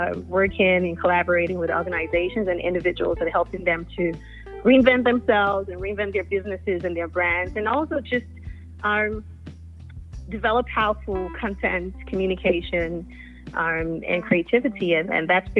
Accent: Nigeria; I'm a Nigerian actress

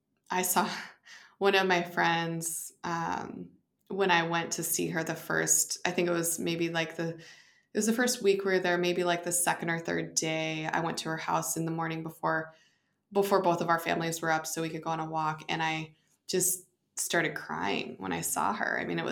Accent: Boise, Idaho, United States; moved away; My hometown is great. I love Boise.

